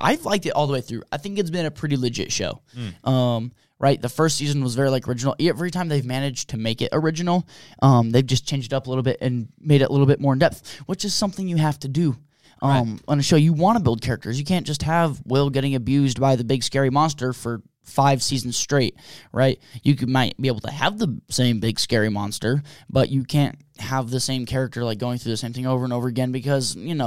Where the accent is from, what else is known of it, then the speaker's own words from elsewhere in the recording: Pacific Northwest, United States; that's where I grew up originally. I was from the Northwest